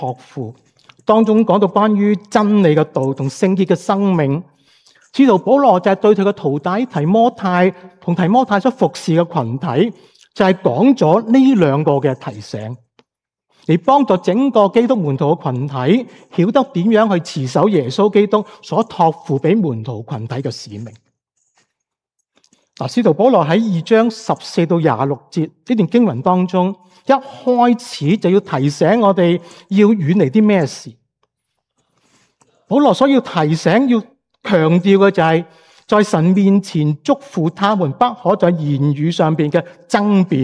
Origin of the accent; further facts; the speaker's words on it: China; 同时间都系我哋中国人千百年嚟待人处事做人成功失败与否嘅一个金石良言